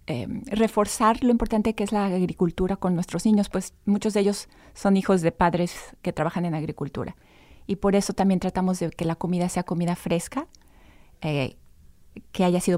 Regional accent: Mexico; Yo soy mexicana.

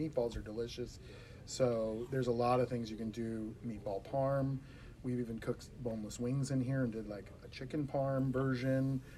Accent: California, United States; In Southern California. So very close.

